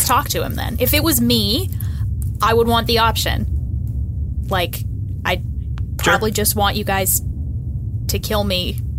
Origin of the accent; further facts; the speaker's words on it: Canada; Well, I'm from Canada, so I'm always going to vote Canada.